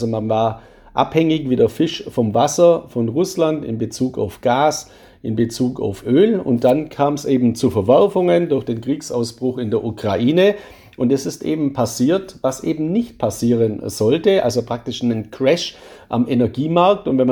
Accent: Baden-Württemberg, Germany; born there; Und ich bin ja ein gebürtiger Schwabe

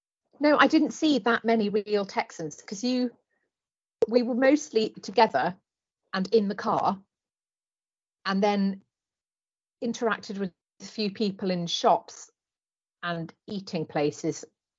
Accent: United Kingdom; I'm not from here, I'm from the UK.

